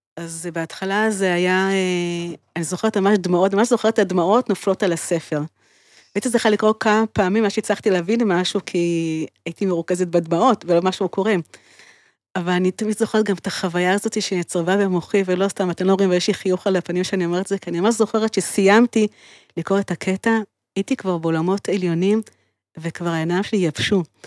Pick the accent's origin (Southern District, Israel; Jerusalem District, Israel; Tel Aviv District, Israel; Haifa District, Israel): Haifa District, Israel; Haifa; born or raised there